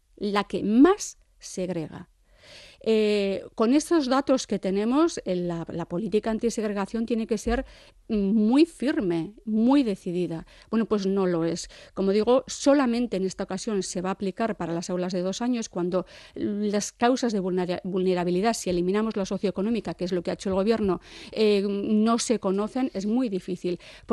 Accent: Durango, Basque Country, Spain; yo por fijarme en Durango, que es mi pueblo

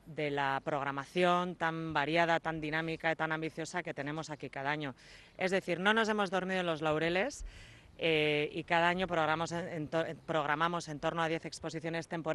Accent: Buenos Aires, Argentina; De Buenos Aires.

